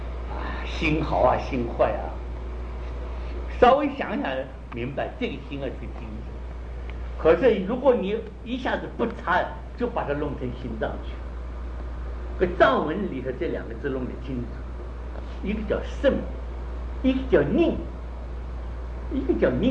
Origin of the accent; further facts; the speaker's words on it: China; 所以这个肾呢我们中国人翻心